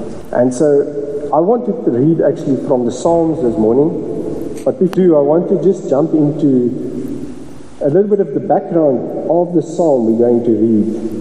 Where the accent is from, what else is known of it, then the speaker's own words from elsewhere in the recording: Durban, KwaZulu-Natal, South Africa; now in Cape Town, South Africa; I'm from Durban, Durbanite. But we met in Roodepoort, and that's where we raised our daughter, Bernice.